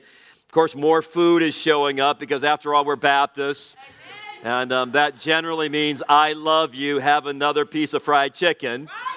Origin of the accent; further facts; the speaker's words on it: Gary, Indiana, United States; Now, understand, I'm from Gary.